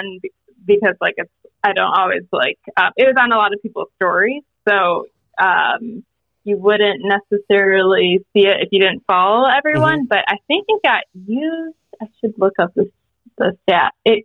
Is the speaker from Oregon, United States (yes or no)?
no; Chicago, Illinois, United States; So I'm from Chicago, family's from Chicago.